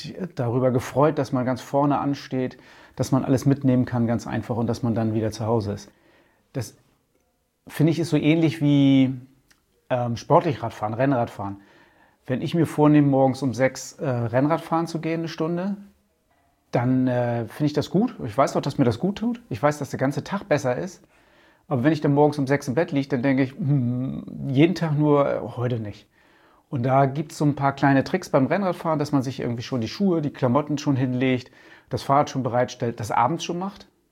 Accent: Cuxhaven, Lower Saxony, Germany; Also bei uns in Cuxhaven ist samstags immer Wochenmarkt.

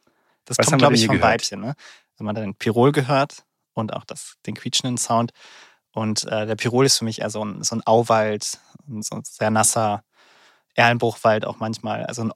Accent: North Rhine-Westphalia, Germany; zum Beispiel in NRW bei uns im Sauerland.

